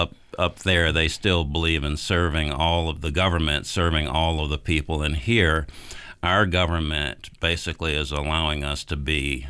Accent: Georgia, United States; I'm 69 years old, and I grew up in Georgia, so I grew up under racial segregation, and of course I remember how we were treated.

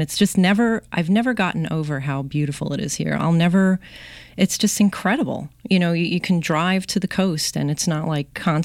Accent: Jersey City, New Jersey, United States; moved away; No, I'm from Jersey City.

